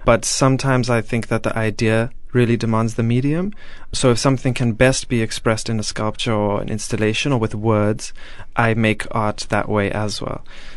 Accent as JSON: {"language": "English", "town": "Johannesburg", "region": "Gauteng", "country": "South Africa", "tie": "born or raised there", "said": "I was born and raised in Johannesburg, but Rustenburg is where my family came from, and there's no longer a Jewish community there."}